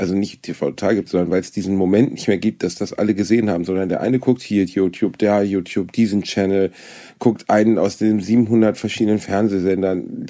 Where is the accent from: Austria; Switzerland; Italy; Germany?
Germany; Gelsenkirchen, North Rhine-Westphalia; born there; Also ich bin in Schalke geboren, das Stadion, wo ich bin wirklich 2 Kilometer vom Stadion entfernt geboren. Und in Gelsenkirchen gibt es